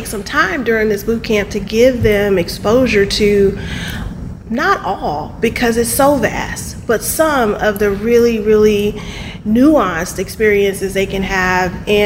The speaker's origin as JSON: {"language": "English", "town": "Cleveland", "region": "Ohio", "country": "United States", "lives_now": "St. Louis, United States", "said": "No, I'm from Cleveland, Ohio."}